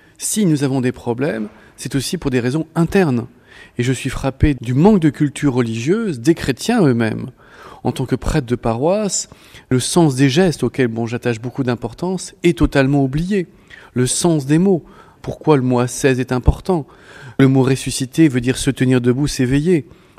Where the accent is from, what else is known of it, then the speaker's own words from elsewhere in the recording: France; bon, de la France, je suis français, on se rend compte que c'est une minorité.